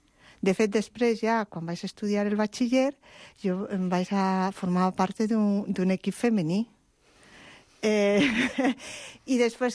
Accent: Oviedo, Asturias, Spain; Jo, a Oviedo. Soc asturiana.

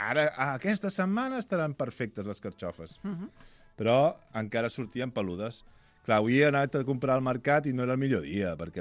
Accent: Valencian Community, Spain; vosaltres sabeu que vinc una mica del Baix Maestrat, i allà tenim Benicarló, la carxofa de Benicarló

